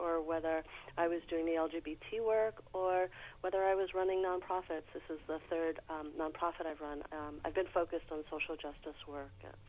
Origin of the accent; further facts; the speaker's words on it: New York City, New York, United States; now in Oregon, United States; Well, I was raised in New York City, which is a very different place demographically than Oregon.